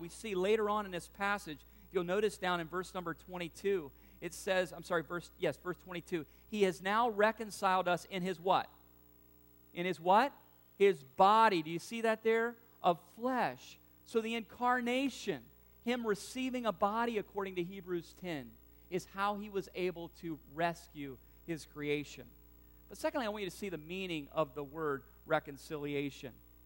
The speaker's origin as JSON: {"language": "English", "region": "the South", "country": "United States", "tie": "born or raised there", "said": "I told you many times, I grew up in the South"}